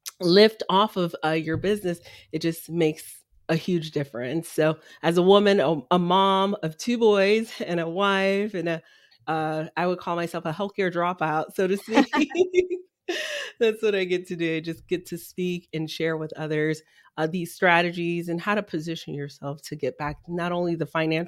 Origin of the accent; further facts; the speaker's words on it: Miami, Florida, United States; also born or lived in Haiti; I'm originally from Haiti, was raised in the inner city of Miami.